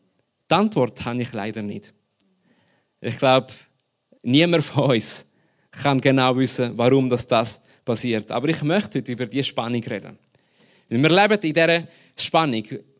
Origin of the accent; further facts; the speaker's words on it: Lima, Peru; German is a second language; now in Germany; Ich bin in Peru aufgewachsen, in der Hauptstadt in Lima, in einer Zeit, wo wirklich der Terrorismus überall war, in der Stadt sogar.